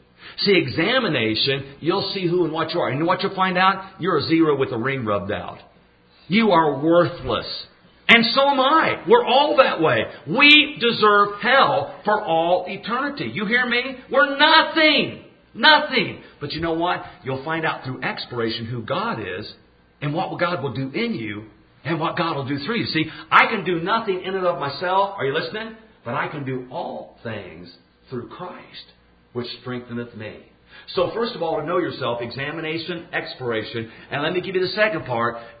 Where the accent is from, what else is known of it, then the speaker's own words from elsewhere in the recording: Dunkirk, Indiana, United States; You know, when I was growing up in Dunkirk, Indiana.